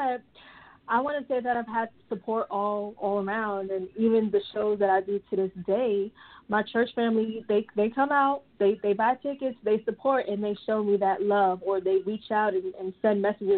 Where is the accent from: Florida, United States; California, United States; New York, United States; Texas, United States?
New York, United States; Brooklyn; I grew up in New Dimension Seventh-day Adventist Church in Brooklyn.